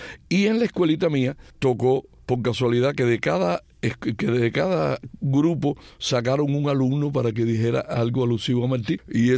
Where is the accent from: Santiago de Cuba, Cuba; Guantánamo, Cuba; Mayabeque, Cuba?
Mayabeque, Cuba; Bejucal; born there; yo nací en un pequeño pueblo de la provincia de La Habana llamado Bejucal.